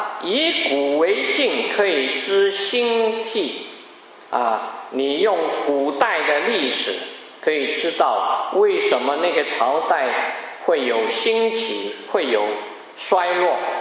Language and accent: Chinese; China; 我们中国人过去有很多儿童喜爱看的连环图画这种想象力